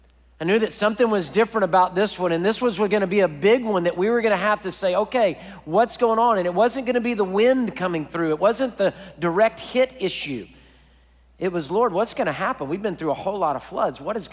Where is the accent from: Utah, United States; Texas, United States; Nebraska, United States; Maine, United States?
Texas, United States; Houston; I'm born and raised in Houston, Texas, and so I know hurricanes just like many of you know hurricanes.